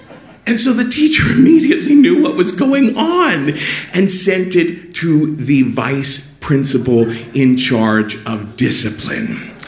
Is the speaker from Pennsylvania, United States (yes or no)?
no; Cincinnati, Ohio, United States; born or raised there